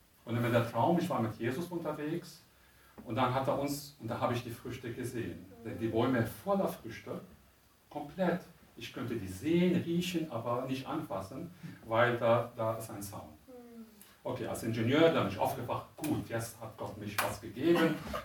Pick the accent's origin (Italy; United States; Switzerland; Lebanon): Lebanon; German is a second language; now in Nuremberg, Germany; Ich komme aus dem Libanon. 2003 kam ich nach Deutschland. Ich konnte damals kein Deutsch.